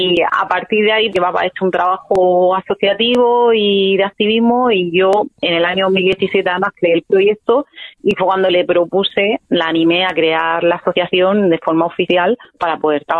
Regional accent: Murcia, Region of Murcia, Spain; soy murciana, nacida en Murcia, en la Rizaga en concreto, y por otro lado, pues soy de origen africano, de Guinea Ecuatorial, más específicamente, como has comentado, por mi madre

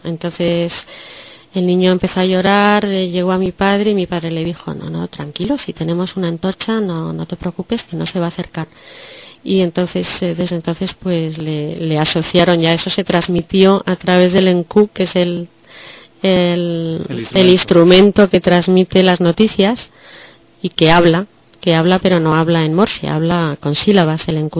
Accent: Malabo, Bioko Norte, Equatorial Guinea; born there; Y él nació en Bata y yo nací en Malabo.

